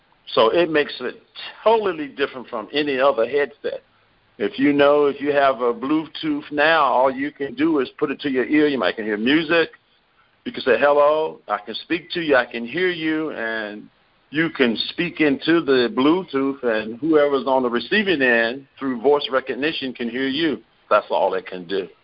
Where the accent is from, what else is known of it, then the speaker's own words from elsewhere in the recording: Mount Olive, North Carolina, United States; I'm from Mount Olive, North Carolina. It's a small place where it's the pickle factory of the world. And I went to Southern Wayne High School and later went to Fayetteville State University